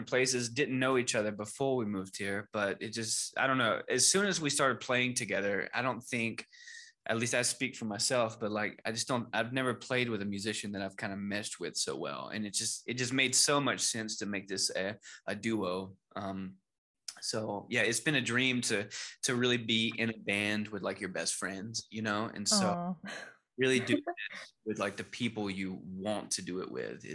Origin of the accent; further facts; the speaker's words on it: Georgia, United States; now in Nashville, United States; I'm from Georgia, and we moved here in 2015.